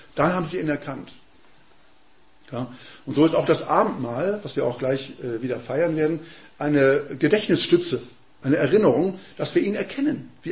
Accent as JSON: {"language": "German", "town": "Frankfurt", "region": "Hesse", "country": "Germany", "tie": "born or raised there", "said": "Johann Wolfgang von Goethe, der aus meiner Heimatstadt Frankfurt kommt"}